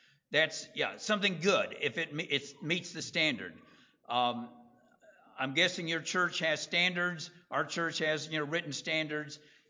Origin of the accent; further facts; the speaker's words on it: Texas, United States; I grew up around it in Texas. I never raised any cattle.